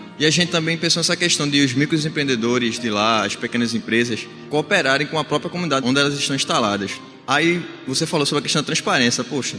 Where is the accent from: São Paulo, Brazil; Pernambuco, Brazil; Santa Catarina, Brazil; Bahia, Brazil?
Pernambuco, Brazil; Jaboatão; Sou de Jaboatão.